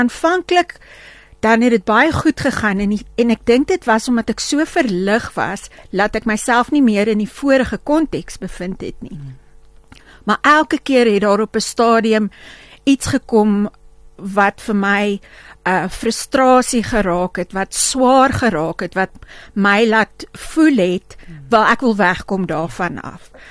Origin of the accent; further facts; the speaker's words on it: Johannesburg, Gauteng, South Africa; also born or lived in Potchefstroom; Ek is in Potchefstroom gebore, maar meeste van my vormingsjare was in Johannesburg. En in Fairland en in Linden, Linden hoofsaaklik.